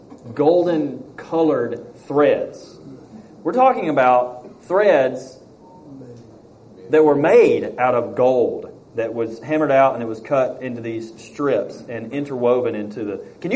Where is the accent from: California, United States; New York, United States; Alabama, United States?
Alabama, United States; I'm from Alabama, we don't say breeches, we say britches.